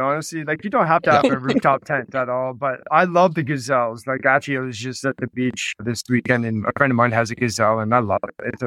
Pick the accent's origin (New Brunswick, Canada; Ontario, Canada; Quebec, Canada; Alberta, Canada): New Brunswick, Canada; Moncton; Born and raised in Moncton, New Brunswick. So that's the hub city of New Brunswick, Nova Scotia, and PEI.